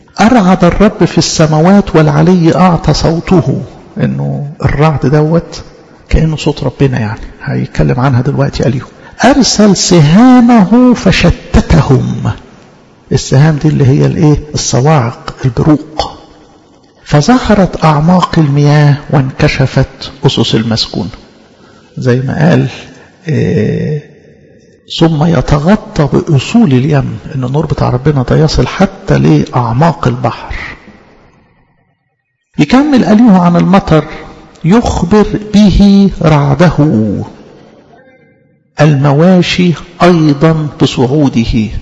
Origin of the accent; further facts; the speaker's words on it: Egypt; عندنا في مصر